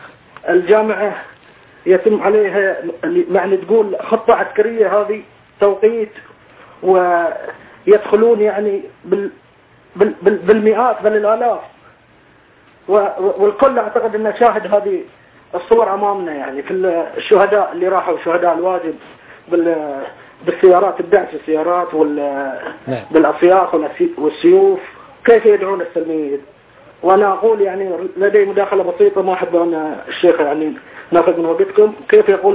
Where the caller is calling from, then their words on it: Bahrain; وأنا أكلمك من البحرين